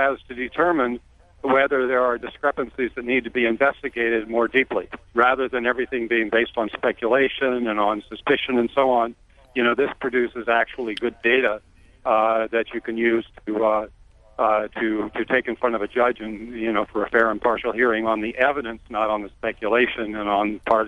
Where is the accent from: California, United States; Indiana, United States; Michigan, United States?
California, United States; San Diego; I'm a foreigner. I'm from the West Coast. I'm San Diego.